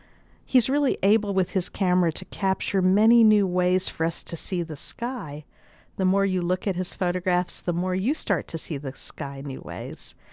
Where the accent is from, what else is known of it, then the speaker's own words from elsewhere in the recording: New Jersey, United States; moved away; also born or lived in Brooklyn; I grew up in New Jersey and Brooklyn.